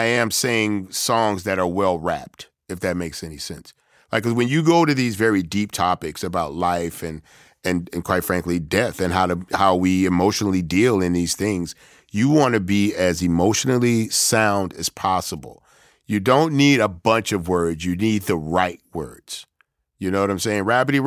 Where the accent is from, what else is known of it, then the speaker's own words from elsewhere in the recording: New York, United States; I'm a rapper from New York, so this is the world I live in.